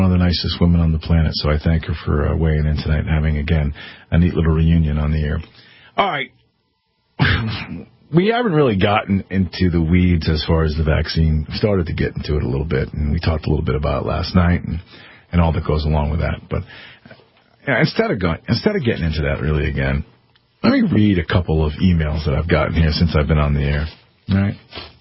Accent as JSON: {"language": "English", "region": "Connecticut", "country": "United States", "tie": "born or raised there", "said": "there are groups in my home state here in Connecticut that are, you know, rallying, if you will, against putting masks on the kids all day."}